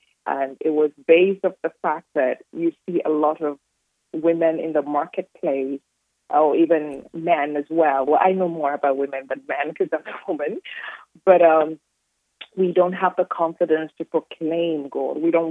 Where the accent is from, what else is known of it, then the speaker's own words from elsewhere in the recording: Ghana; now in United States; I am originally from Ghana, born and raised in Ghana. And I say I'm manifested in the United States.